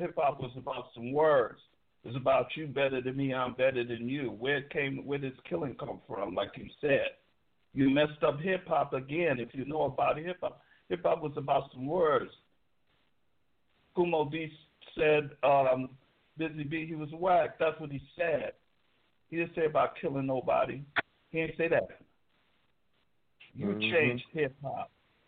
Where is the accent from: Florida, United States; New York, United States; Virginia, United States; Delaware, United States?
New York, United States; Brooklyn; because as you know, I come from Brooklyn, New York. I come from the Mecca hip hop. I grew up there. I watched it evolve from the house to the park.